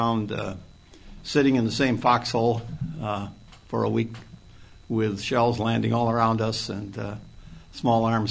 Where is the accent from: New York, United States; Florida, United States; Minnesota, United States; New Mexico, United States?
Minnesota, United States; McIntosh; I was born in McIntosh, Minnesota.